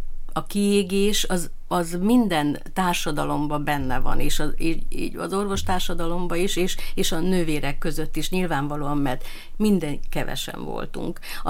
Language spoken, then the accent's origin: Hungarian; Borsod-Abaúj-Zemplén, Hungary; hazajöttem, ez meg egyértelmű volt, mert itt éltek a szüleim. Tehát én borsodi vagyok